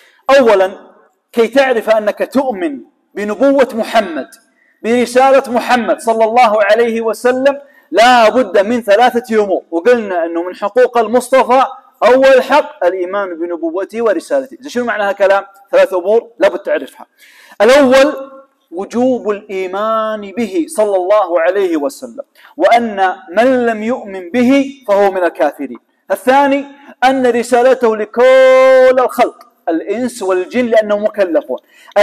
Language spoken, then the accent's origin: Arabic; Kuwait; اللهم اجعل بلدنا الكويت بلد أمن وأمان يا رب العالمين.